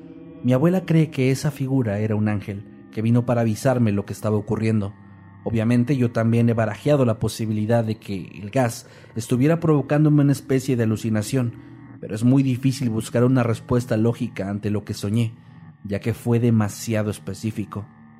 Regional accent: Mexico; Soy de México, por lo que, al igual que la mayoría de las personas aquí, crecí en un entorno católico. Mi abuela, con quien viví a partir de los 7 años, solía tener imágenes religiosas por toda su casa.

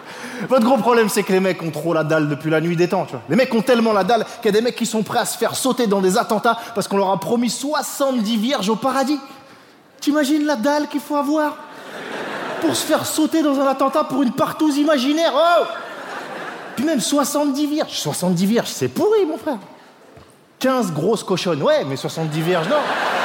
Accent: France; moi, je suis français

